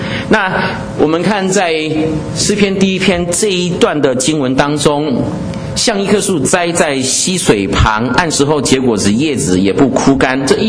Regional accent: Taichung, Taiwan; 小时候在台湾台中的大甲溪支流里面的那个玩水，

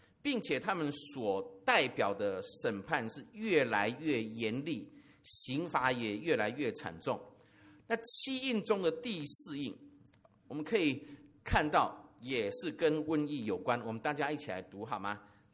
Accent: Taiwan; 这我们台湾人这个吃不分

